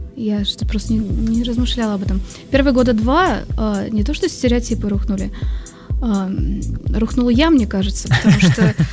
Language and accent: Russian; Bashkortostan, Russia; born there; Я родилась в республике Башкортостан.